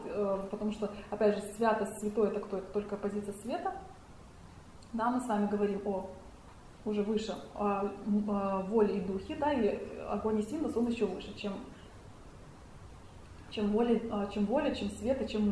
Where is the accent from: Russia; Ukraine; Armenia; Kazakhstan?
Russia; Moscow; also born or lived in Izhevsk, Russia; с одной стороны мы москвичи